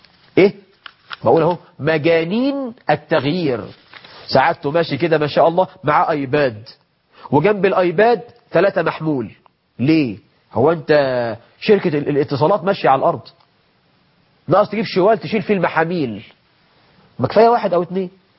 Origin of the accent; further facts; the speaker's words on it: Egypt; شوف واحد ده ما شاء الله عندنا في مصر مسك خرطوم